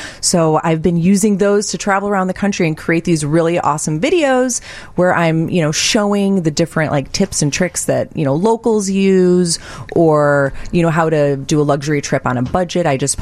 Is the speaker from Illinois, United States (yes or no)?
yes; Chicago, Illinois, United States; Well, it's hard for him to say no to me in my hometown.